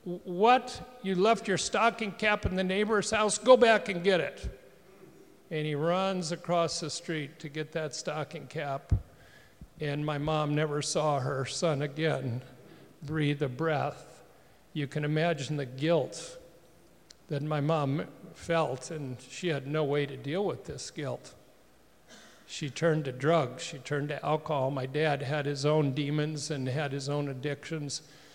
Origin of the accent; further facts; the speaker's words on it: Minnesota, United States; also born or lived in Lansing, Michigan; in Sherburn, Minnesota, population 1,333. And so I was brought up in the agricultural area of southern Minnesota.